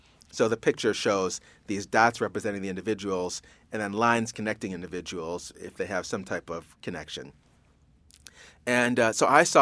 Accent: Brockport, New York, United States; In upstate New York. So there's a suburb of Rochester called Brockport.

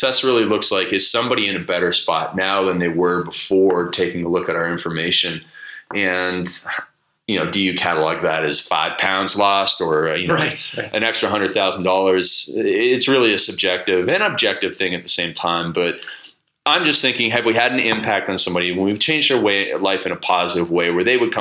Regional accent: Canada; I'm Canadian, so I'm okay with getting the names wrong.

